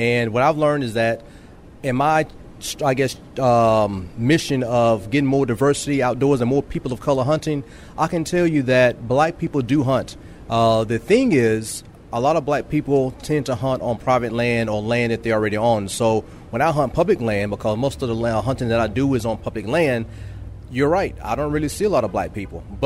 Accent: Alabama, United States; I'm from Alabama, so I'm a country boy, southern boy.

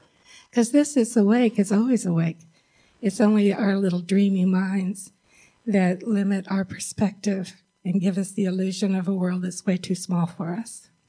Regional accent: South Bend, Indiana, United States; I grew up in South Bend, Indiana. And when you live in the Great Lakes region, you get a lot of snow.

